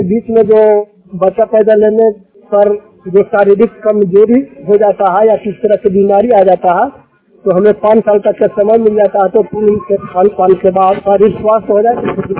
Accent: Bihar, India; और मैं ग्राम द्वारका विभाग का रहने वाला हूँ और जिला नालंदा का निवासी।

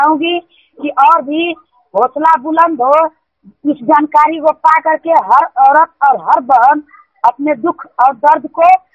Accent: Chiramanpur, India; जी, हम चिरामनपुर की रहने वाली हूँ।

